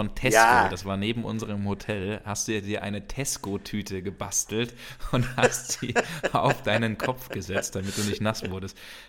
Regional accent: Frankfurt, Hesse, Germany; dass ich am Sonntag in meiner Heimatstadt war, in Frankfurt

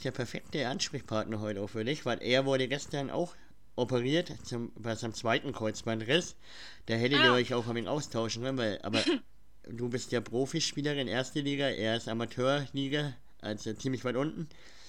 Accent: Bavaria, Germany; Also wir kommen aus Mittelfranken, also das ist jetzt nicht so weit weg von Österreich. Also Bayern, so den großen Überbegriff.

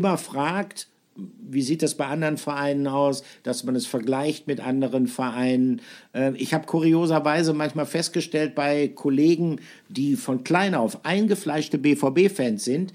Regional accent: Bielefeld, North Rhine-Westphalia, Germany; Ich komme aus Bielefeld, ich bin aus Westfalen.

